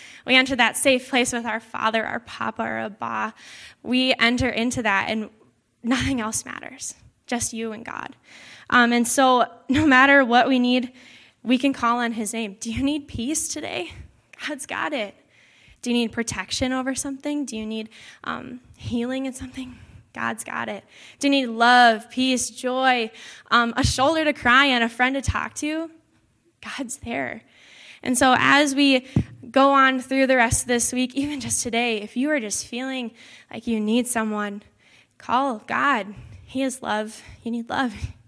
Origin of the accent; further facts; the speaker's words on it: Hudson, Wisconsin, United States; also born or lived in Oakdale, Minnesota; Growing up, everyone called me … That's just what everyone called me. I grew up in Hudson, and so that's what everyone called me there. Then I moved to Oakdale, Minnesota.